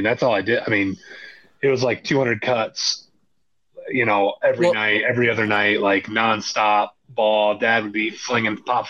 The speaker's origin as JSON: {"language": "English", "town": "Iowa City", "region": "Iowa", "country": "United States", "tie": "born or raised there", "said": "growing up, like right outside of Iowa City, growing up in Iowa City till I was in sixth grade, like Iowa football's king."}